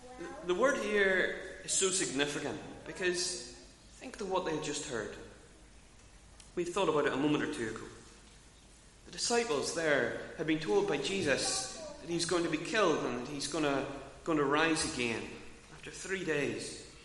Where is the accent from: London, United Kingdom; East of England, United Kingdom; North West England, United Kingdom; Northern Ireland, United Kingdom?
Northern Ireland, United Kingdom; because we're from Northern Ireland